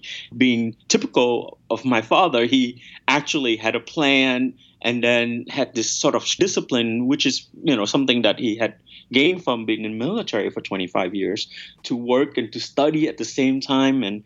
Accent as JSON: {"language": "English", "country": "United States", "tie": "born or raised there", "said": "thanks to him, I had a relatively comfortable life growing up in America."}